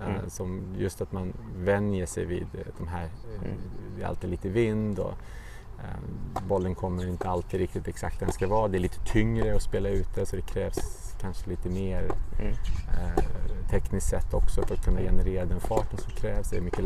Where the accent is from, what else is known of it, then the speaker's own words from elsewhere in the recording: Stockholm, Stockholm County, Sweden; när jag växte upp då i Stockholm så var ju tennis helt klart den mest populära sporten.